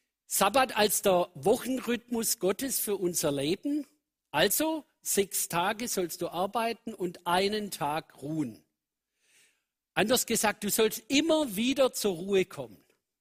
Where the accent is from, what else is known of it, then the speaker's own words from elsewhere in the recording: Swabia, Germany; ich komme aus dem Schwäbischen, schaffe, schaffe, Häusle baue und nicht nach dem Mädle schaue.